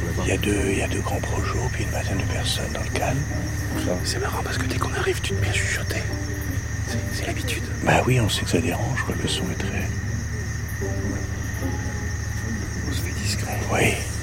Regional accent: France; Je suis de France.

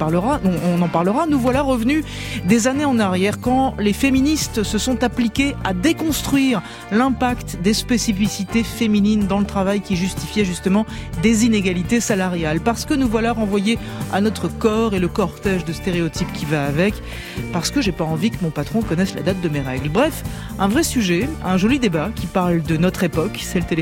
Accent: France

